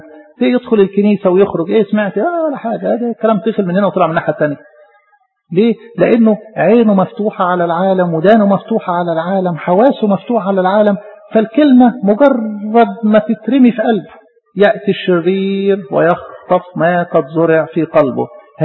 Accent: Egypt; بلدنا مصر دي ايه؟ زراعية.

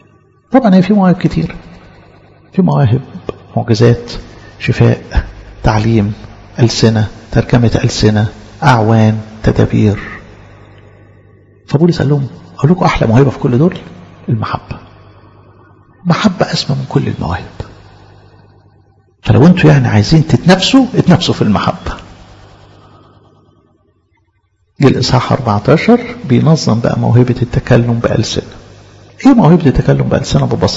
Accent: Egypt; احنا قاعدين مصريين مع بعض،

